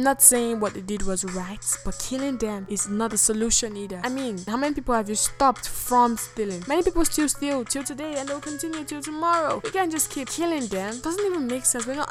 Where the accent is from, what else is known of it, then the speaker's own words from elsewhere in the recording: Nigeria; I grew up in Nigeria, and so I know very much about jungle justice.